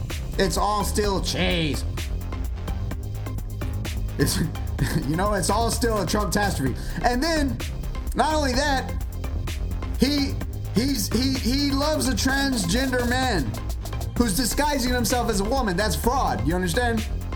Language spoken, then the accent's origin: English; Las Vegas, Nevada, United States; I'm from Vegas. I put in my time in Vegas.